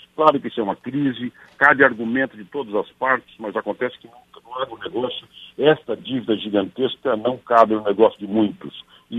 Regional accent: Rio Grande do Sul, Brazil; aqui no Rio Grande do Sul, da minha terra, no Bioma Pampa

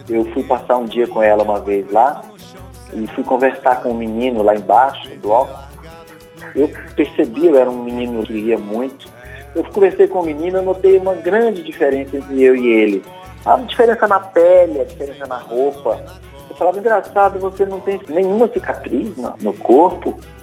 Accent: Ceilândia, Federal District, Brazil; E aí eu fui criado na Ceilândia, dos 7 anos até os... Quando eu saí da Ceilândia, eu já tinha 20 anos, 21 de idade.

